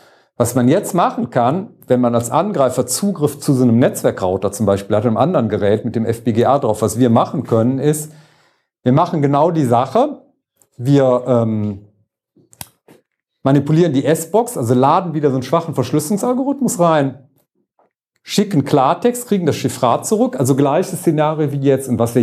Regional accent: Cologne, North Rhine-Westphalia, Germany; Und das ist ja als Kölner, macht man das gerne, ne?

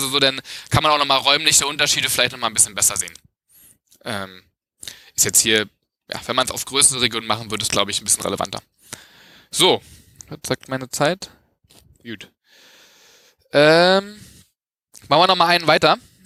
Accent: Berlin, Germany; für Stadtteil Lichtenberg, wo ich herkomme eigentlich, sind wir gar nicht mehr im grünen Bereich.

